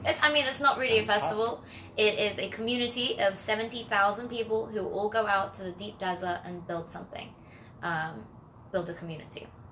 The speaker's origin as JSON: {"language": "English", "region": "London", "country": "United Kingdom", "said": "I'm from England."}